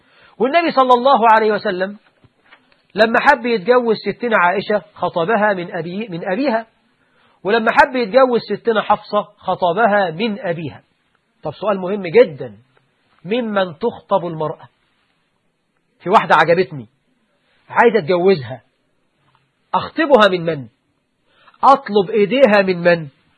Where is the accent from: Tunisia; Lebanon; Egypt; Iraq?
Egypt